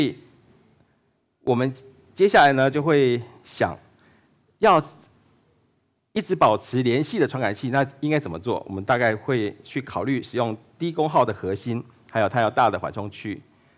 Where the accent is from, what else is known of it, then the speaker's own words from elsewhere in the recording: Taiwan; 还有，我是从台湾来的，所以我的口音会很好笑。